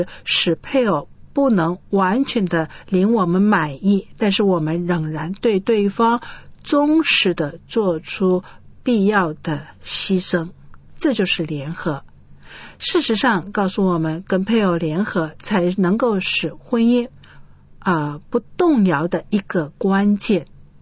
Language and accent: Chinese; China